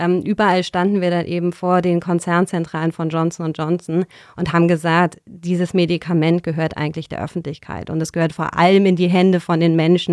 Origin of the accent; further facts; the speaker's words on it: Berlin, Germany; bin ich in Berlin aufgewachsen